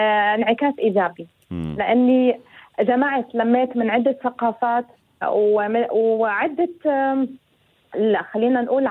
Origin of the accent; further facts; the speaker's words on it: Kuwait; moved away as an adult; also born or lived in Beirut, Lebanon; now in Germany; أنا الأصل طبعا فلسطينية أردنية، مولودة في الكويت وعشت في الكويت، وبعدين درست جامعة في بيروت، وبعدين زوجت من لبناني، وبعدين وعشنا بعدة دول عربية، بعدين هاجرنا على ألمانيا، يعني صرنا 19 سنة.